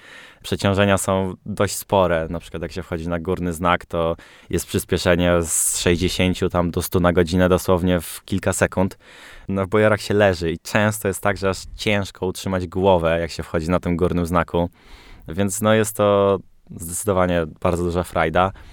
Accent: Mrągowo, Warmian-Masurian Voivodeship, Poland; Pochodzę z bazy Mrągowo, więc tam żeglarstwo było bardzo rozwinięte.

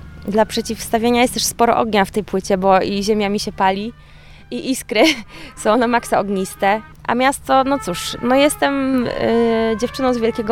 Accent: Warsaw, Masovian Voivodeship, Poland; Warszawa to jest moje miasto rodzinne, ja jestem warszawianką

